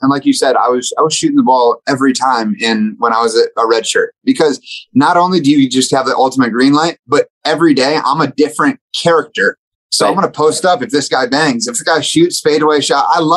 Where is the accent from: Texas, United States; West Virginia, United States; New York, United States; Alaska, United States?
Texas, United States; But if they go Spanish, I'm from Texas. I took 4 or 5 years in high school, so I can put things together.